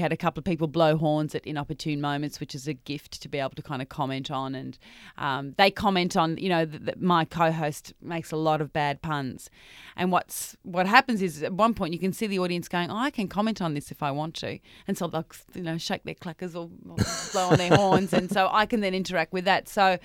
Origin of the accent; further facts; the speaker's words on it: Sydney, New South Wales, Australia; I'd never really worked in Melbourne and lived there, and because I'm from Sydney originally